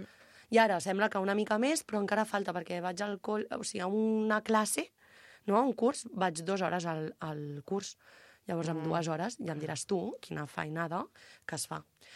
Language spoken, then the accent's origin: Catalan; Sant Sadurní d'Anoia, Catalonia, Spain; born there; Vale, doncs jo sóc nascuda a Sant Sadurní de Noia.